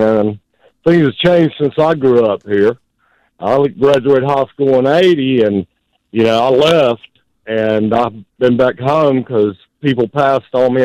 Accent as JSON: {"language": "English", "town": "Morganton", "region": "North Carolina", "country": "United States", "tie": "born or raised there", "also_born_or_lived": "Columbia, United States", "said": "I was raised up here in Morganton, North Carolina."}